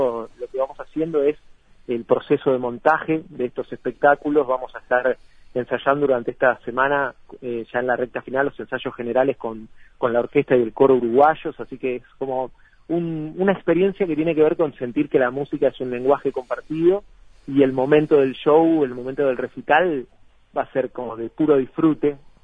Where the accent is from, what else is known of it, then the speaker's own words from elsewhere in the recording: Santa Fe, Argentina; somos cuatro integrantes, provenimos de la zona de Rosario, sobre la vereda de Río Paraná, acá en Argentina. Sí, somos tres de una ciudad que se llama Capitán Bermúdez, y un rosarino